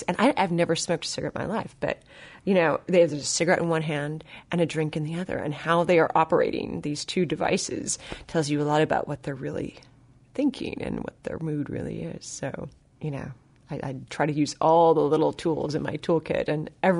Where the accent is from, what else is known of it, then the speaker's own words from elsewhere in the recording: West Coast, United States; I grew up on the West Coast.